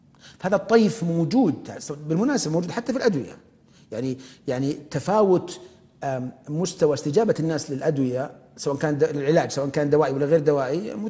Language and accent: Arabic; Saudi Arabia; فأجرينا أبحاث على مرضى الوسواس عندنا في السعودية